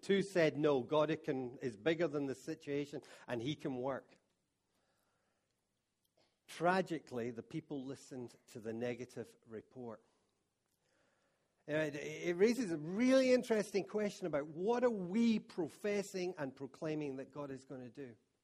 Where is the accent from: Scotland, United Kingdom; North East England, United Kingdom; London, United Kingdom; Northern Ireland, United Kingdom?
Scotland, United Kingdom; And me being Scottish, this is kind of alien.